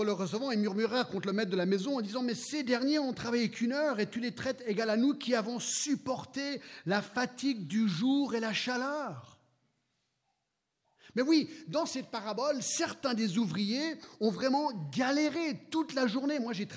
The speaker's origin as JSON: {"language": "French", "country": "United States", "said": "Je suis rentré aux États-Unis, je suis américain d'origine"}